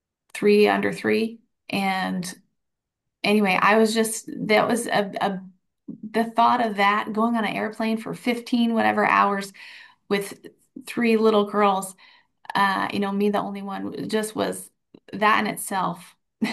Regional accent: United States; now in Israel; as an American citizen, and I had lived here a while, I had three kids here, all of them were born in Jerusalem.

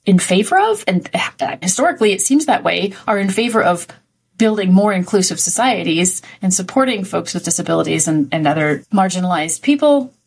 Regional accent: United States; now in Canada; I'm an American who lives in Canada and has recently gotten PR, permanent residence in Canada. So I feel like I'm both.

